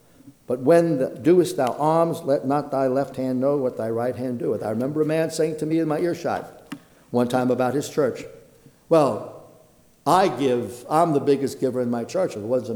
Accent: Brooklyn, New York, United States; When I was growing up in the Brooklyn Italian church, the people were dirt poor.

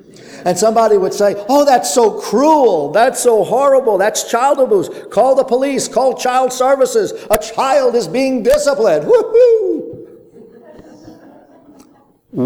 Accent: Brooklyn, New York, United States; Growing up in Brooklyn, one of the things my father and my mother constantly drummed into our heads

